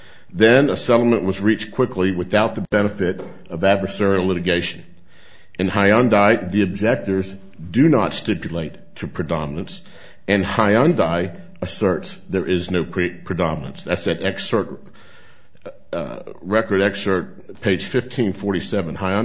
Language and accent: English; Lynchburg, Virginia, United States; May it please the court … I'm from Lynchburg, Virginia, and I represent Linda Scott and the approximately 16,000 Virginians that she represents.